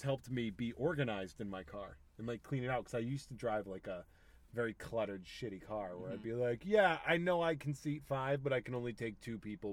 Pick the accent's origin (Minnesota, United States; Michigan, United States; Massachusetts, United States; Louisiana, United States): Massachusetts, United States; Charlton; It was the day I was a teacher for 9 years in Charlton, Massachusetts, which is also my hometown.